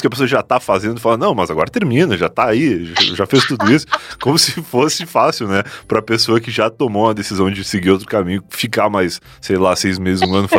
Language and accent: Portuguese; Rio Grande do Sul, Brazil; now in São Paulo, Brazil; Eu vim do sul do Rio Grande do Sul, que é um lugar totalmente preconceituoso até hoje.